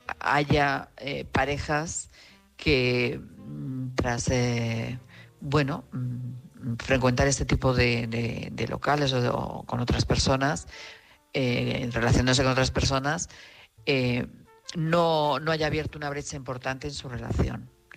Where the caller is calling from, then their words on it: Madrid, Community of Madrid, Spain; de Madrid, corresponsal de Madrid.